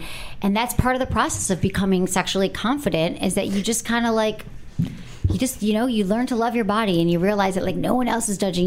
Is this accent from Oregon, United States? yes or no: yes; Portland, Oregon, United States; I'm 25 years old, and I'm from Portland, Oregon.